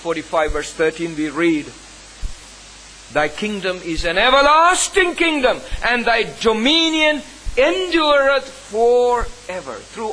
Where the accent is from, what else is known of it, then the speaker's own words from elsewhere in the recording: India; Of course, I was brought up in India.